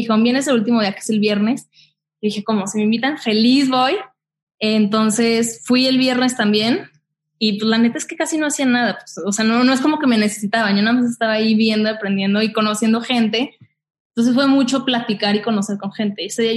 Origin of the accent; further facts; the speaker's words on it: Torreón, Coahuila, Mexico; moved away as an adult; now in Mexico City, Mexico; Me salí de Torreón hace ya casi 10 años. En agosto cumplo 10 años que me vine a México. Me vine a estudiar.